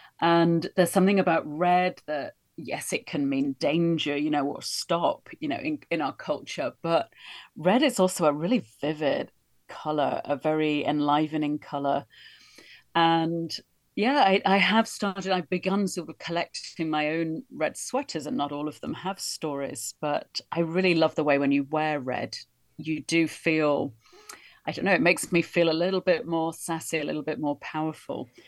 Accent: England, United Kingdom; I'm from England, so we tend to wear a lot of woolly clothes, a lot of sweaters, you know, warm clothes.

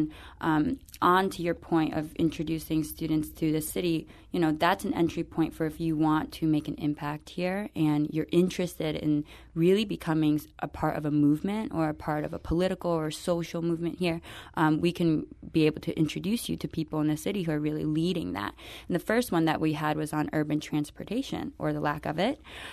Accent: Massachusetts, United States; we represent Indonesia, the UK, Mississippi, and I'm from Massachusetts.

